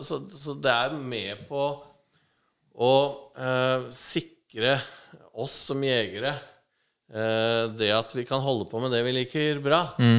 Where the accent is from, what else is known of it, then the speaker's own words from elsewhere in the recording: Gjøvik, Innlandet, Norway; moved away as an adult; also born or lived in United States; now in Oslo, Norway; Jeg er oppvokst på Gjøvik fra jeg var liten til jeg var noen av 20 og flyttet til Oslo. Da, eller jeg var noen år i USA først ved utdannelse og har bodd i Oslo siden.